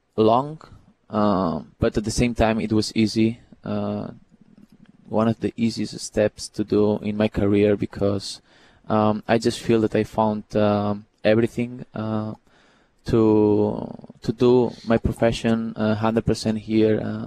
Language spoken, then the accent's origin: English; Barcelona, Catalonia, Spain; Everyone in my family, we're from Barcelona.